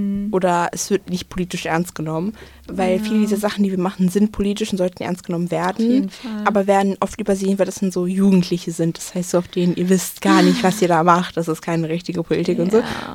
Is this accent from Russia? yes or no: no; Gelsenkirchen, North Rhine-Westphalia, Germany; wir kommen aus Gelsenkirchen, kommt runter.